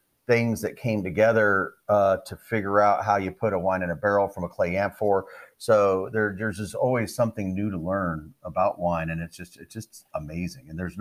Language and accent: English; Phoenix, Arizona, United States; born and raised in Phoenix, Arizona, to parents who didn't drink wine